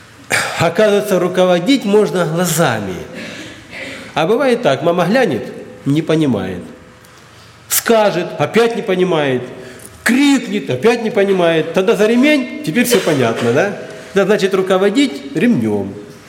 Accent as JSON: {"language": "Russian", "country": "Ukraine", "said": "Я по-немецки никогда не читал, и я украинец по национальности."}